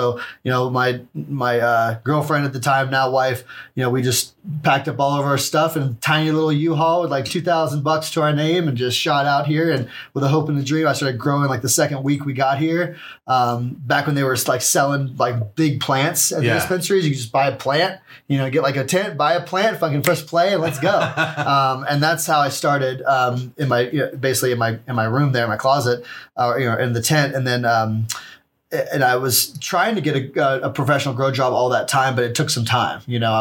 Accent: Texas, United States; now in Colorado, United States; So whenever I landed in Colorado, I moved here to grow cannabis for a living.

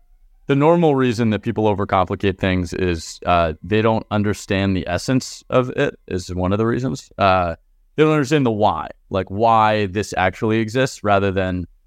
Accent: California, United States; I grew up in California. Around here, I'm in Menlo Park right now, in California

